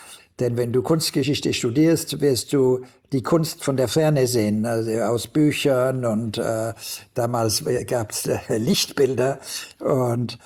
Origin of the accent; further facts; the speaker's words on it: Basel, Basel-Stadt, Switzerland; denn ich bin in Basel geboren und aufgewachsen.